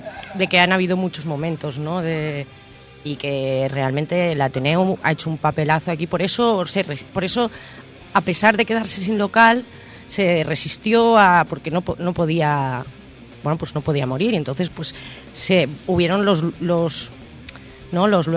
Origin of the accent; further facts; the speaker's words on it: Barcelona, Catalonia, Spain; yo como soy de Barcelona de toda la vida